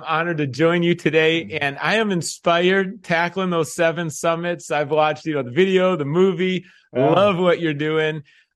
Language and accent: English; Minneapolis, Minnesota, United States; Yeah, I grew up in Minneapolis, Minnesota, on the campus of the University of Minnesota.